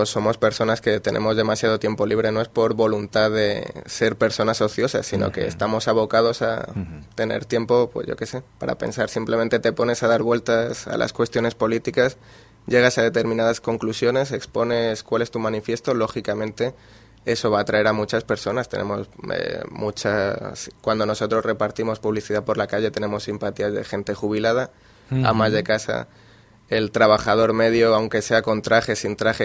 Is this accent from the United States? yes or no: no; Madrid, Community of Madrid, Spain; yo por ejemplo soy de Madrid